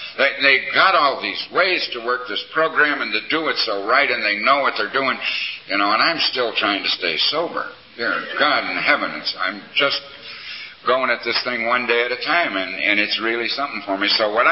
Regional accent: Chicago, Illinois, United States; I was born in Chicago, Illinois. Fine Christian parents.

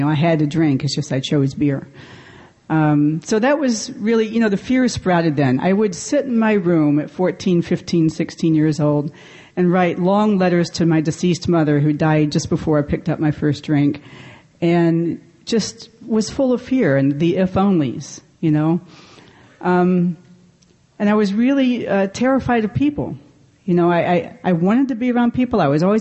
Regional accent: Atlanta, Georgia, United States; born there; also born or lived in New York City / Davenport, Iowa; I'm from New York City. Yeah! But I got sober in Davenport, Iowa. Yeah. And I was born right here in Atlanta, Georgia. So I'm back home again.

